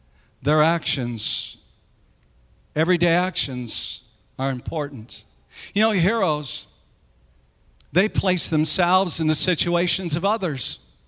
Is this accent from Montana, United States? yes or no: no; South Dakota, United States; Violet and her husband, Oliver, they owned in my hometown of South Dakota. They had a little grocery store.